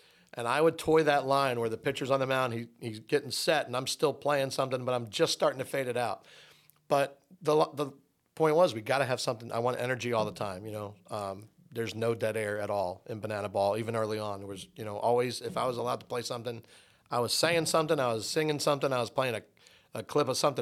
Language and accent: English; Vineland, New Jersey, United States; I was from Vineland, so I announced one of his games in Melville.